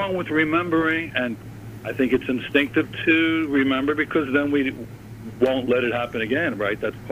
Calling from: Long Island, New York, United States; I'm calling from Long Island.

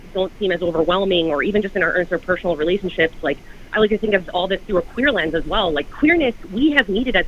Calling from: Weehawken, New Jersey, United States; I'm calling from Weehawken, New Jersey right now.

